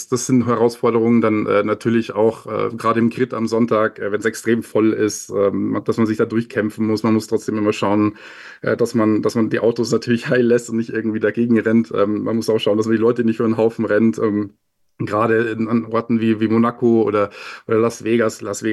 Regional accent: Amberg, Bavaria, Germany; habe dann eine Ausbildung angefangen bei einem Regionalfernsehsender in meiner Heimat in Amberg, Oberpfalz TV

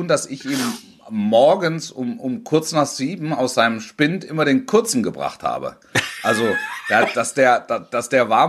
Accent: Baden-Württemberg, Germany; Wenn es der Großraum Stuttgart war, ich bin ja auf dem Land groß geworden, ne?

